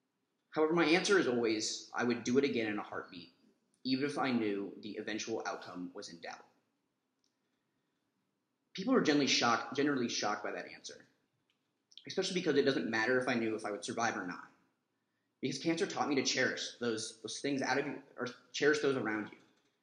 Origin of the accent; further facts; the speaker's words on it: West Des Moines, Iowa, United States; I was born and raised a Christian in West Des Moines, Iowa.